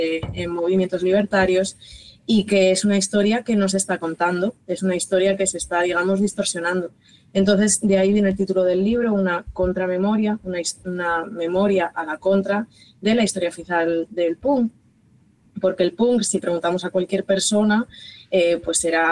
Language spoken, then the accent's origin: Spanish; Santander, Cantabria, Spain; La Libre, que es un centro social y librería alternativa de Santander, que es donde yo pasé mi adolescencia, en Cantabria